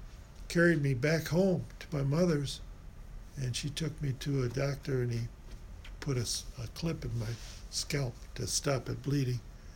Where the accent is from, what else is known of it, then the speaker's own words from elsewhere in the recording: Ferndale, Michigan, United States; also born or lived in Detroit; Yes, I was born in Detroit, Michigan. But I was growing up, I grew up in Ferndale, Michigan. I went through school there